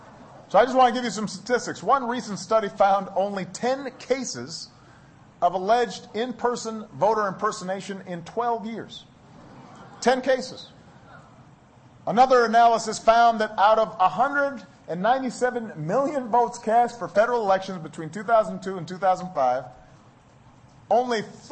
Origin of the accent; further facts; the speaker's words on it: Illinois, United States; one of the first jobs I had out of law school was to lead a voter registration drive in my home state of Illinois.